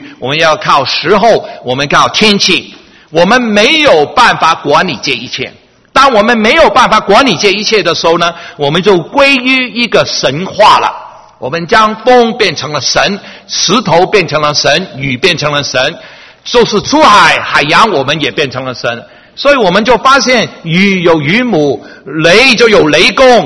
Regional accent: Hong Kong; 我们香港的人，我是从香港来的

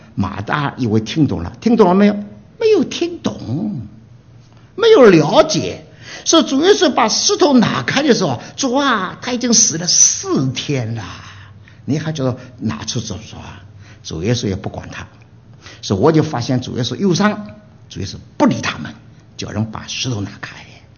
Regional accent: China; 那饼张给谁，美国人不懂，我们中国人懂的。

